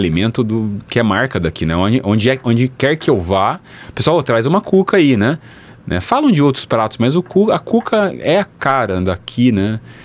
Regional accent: Ribeirão Preto, São Paulo, Brazil; Pé vermelho, sou caipira lá de Ribeirão Preto.

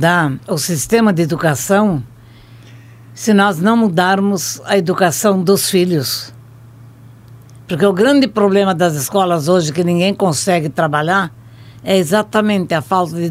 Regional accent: Itapiranga, Santa Catarina, Brazil; born there; Eu nasci em Itapiranga, Santa Catarina, em 1942. … já falecidos.

